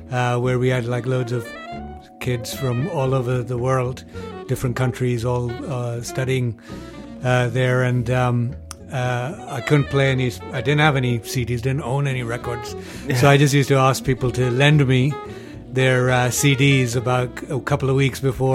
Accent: Lahore, Punjab, Pakistan; I come from Pakistan, so Punjab, Lahore. I grew up in what's the capital of Punjab? It's where Bhangra comes from

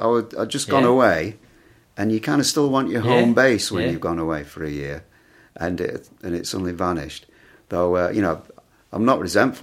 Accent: North West England, United Kingdom; moved away as an adult; I'm from North Lancashire. Came here to university a very, very long time ago. Yeah. But yeah, I was born in North Lancashire.

